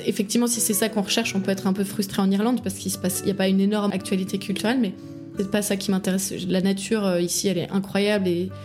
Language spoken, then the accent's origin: French; Paris, Île-de-France, France; now in Ireland; même si je viens de Paris, j'ai pas besoin d'une vie culturelle débordante.